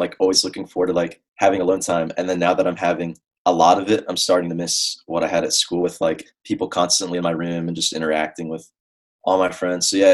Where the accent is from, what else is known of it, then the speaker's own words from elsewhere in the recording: Dover, Delaware, United States; I'm from Dover, Delaware.